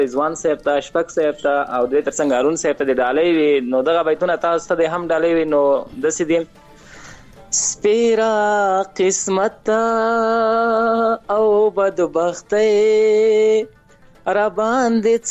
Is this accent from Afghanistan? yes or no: yes; Paktia, Afghanistan; now in Kandahar, Afghanistan; دا چې زه خپل د پکتیا یم، خو دلته کندهار کې پوهنتون وایم کنه،